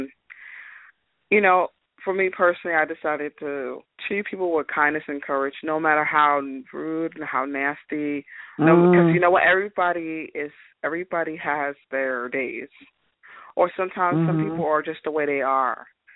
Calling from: New York, United States; I'm calling from New York.

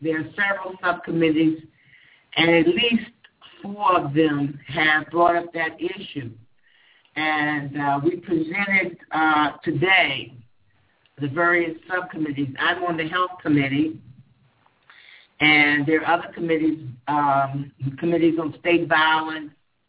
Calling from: Geneva, Switzerland; Yeah, I'm calling from Geneva, Switzerland.

